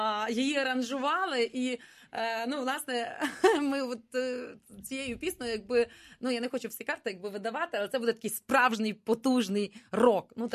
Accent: Lviv Oblast, Ukraine; я з Львівщини сам так. Родом, так?

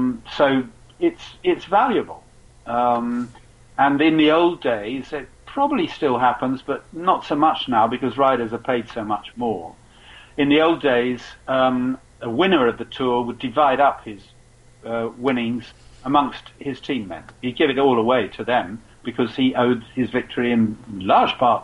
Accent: United Kingdom; I mean, it's not because I'm British.

